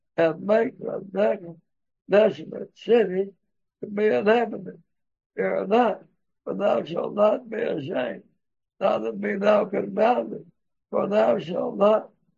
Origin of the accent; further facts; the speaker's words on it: Missouri, United States; I was born and raised in Missouri. And now the Lord has sent me back.